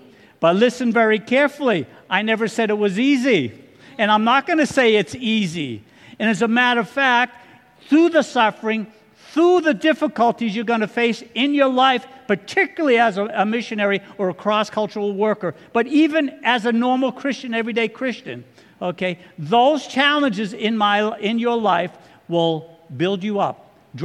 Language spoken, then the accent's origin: English; Massachusetts, United States; So, you know, I'm from Massachusetts. We got kind of a gangster talk out there, if you haven't picked that up already.